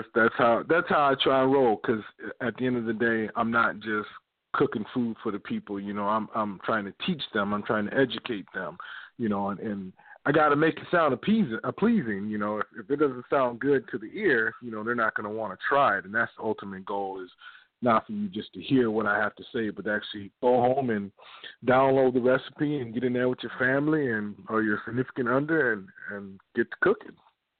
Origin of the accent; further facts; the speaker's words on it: Louisiana, United States; now in Green Bay, United States; I'm actually in Wisconsin. I'm from Louisiana